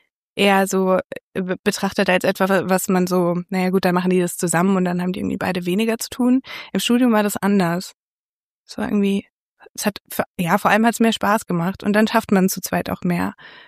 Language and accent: German; Wendelstein, Bavaria, Germany; Eigentlich sind wir Luftlinie 3 Kilometer voneinander aufgewachsen in Wendelstein. Das ist ein Vorort von Nürnberg.